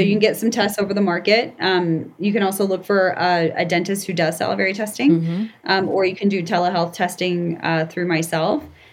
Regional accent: Colorado, United States; I'm from Colorado, so we say, you know, crunchy organics.

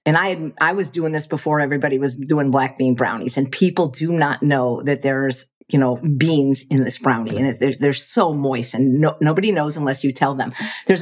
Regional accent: Chicago, Illinois, United States; I grew up in Chicago, and my mother would take me on Saturdays to downtown.

